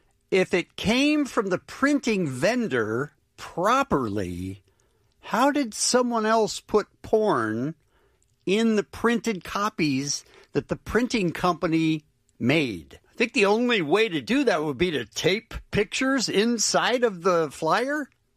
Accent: Phoenix, Arizona, United States; I was raised in Phoenix, and I was a Laker fan, and my family hated me for it.

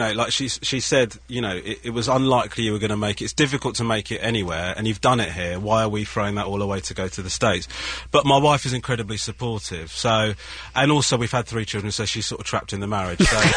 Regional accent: Sri Lanka; I'm from Sri Lanka, yeah. Mm-hmm. My family originally Hindu.

